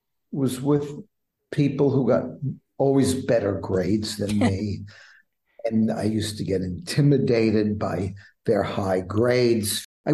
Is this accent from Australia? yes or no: no; Bronx, New York, United States; I grew up in the Bronx, New York.